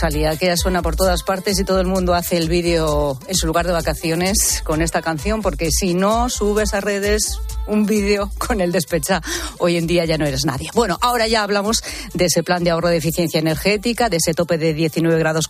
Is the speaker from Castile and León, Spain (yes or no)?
yes; Castile and León, Spain; 60.000 de ellas solo en Zamora, en mi tierra.